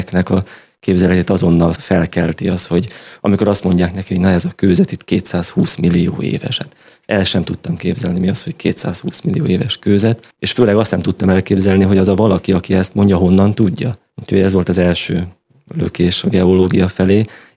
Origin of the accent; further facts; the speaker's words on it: Tatabánya, Komárom-Esztergom, Hungary; egyetlen középiskola volt akkor az országban, Tatabányán, ott, ahol születtem is, és azt gondolom, hogy ott Tatabányán nem nehéz valakinek geológusnak elindulni.